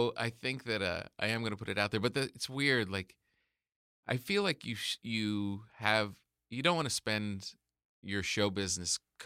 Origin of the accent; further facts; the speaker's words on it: New Jersey, United States; I'm from New Jersey. Yeah. The beaches there are like a hidden secret.